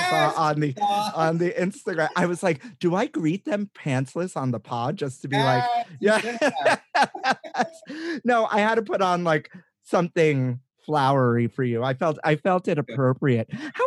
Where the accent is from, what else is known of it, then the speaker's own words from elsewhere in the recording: Brooklyn, New York, United States; I started custom cake baking. Can you tell I'm from Brooklyn?